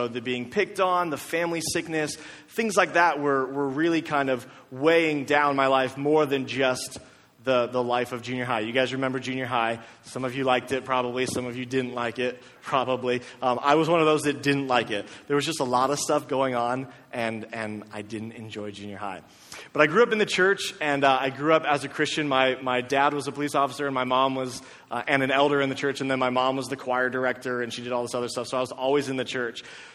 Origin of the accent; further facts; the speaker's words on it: Ohio, United States; But I grew up in Ohio, and in Ohio, we don't get sunny days like this all the time.